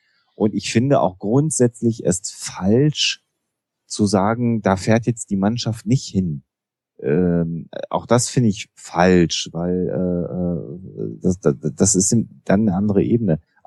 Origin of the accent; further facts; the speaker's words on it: Germany; Und ich empfinde gerade auch wir als Deutsche, das klingt vielleicht ein bisschen blöd und ein bisschen pathetisch, haben da auch die Pflicht, auf Menschenrechte hinzuweisen